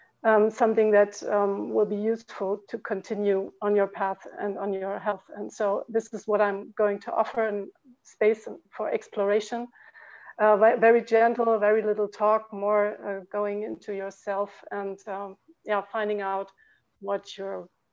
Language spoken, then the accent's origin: English; Germany; English is a second language; I'm currently in Tuscany. Usually I come from Germany